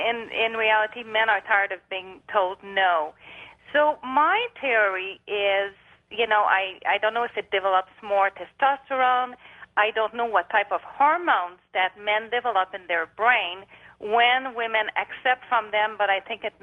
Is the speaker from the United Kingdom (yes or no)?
no; France; accent: French; English is a second language; now in San Marcos, United States; from beautiful San Marcos, California.